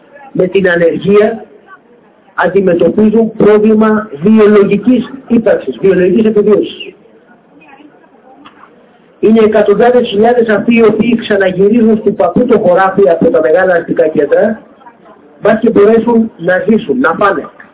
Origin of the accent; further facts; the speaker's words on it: Keratsini, Attica, Greece; κατάγομαι από το Κερατζίνι, από το Πειραιά.